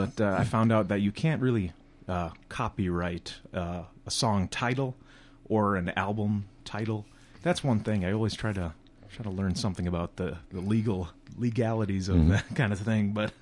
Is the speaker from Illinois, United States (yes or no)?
yes; Illinois, United States; born there; I was born in Great Lakes Naval Hospital in just north of Chicago in Illinois.